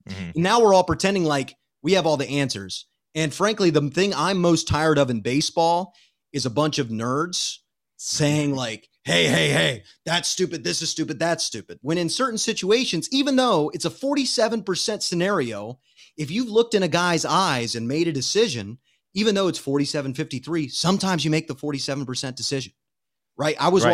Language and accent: English; Athens, Ohio, United States; we're from Athens. So I got plenty of people.